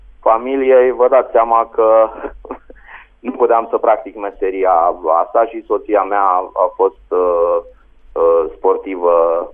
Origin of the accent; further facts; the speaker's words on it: Slatina-Timiș, Timiș County, Romania; also born or lived in Caransebeș; M-am născut la Caransebeș, am copilărit la Slatina Timiș, unde aveam bunici și am făcut școala generală. Apoi am venit la liceu Traian Doda în Caransebeș.